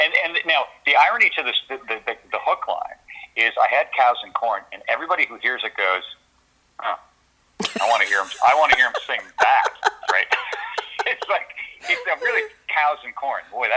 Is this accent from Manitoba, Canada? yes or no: no; Hanover, Ontario, Canada; And I grew up in Grey Bruce County, Hanover. I was considered, this makes me kind of laugh, I was considered a city kid.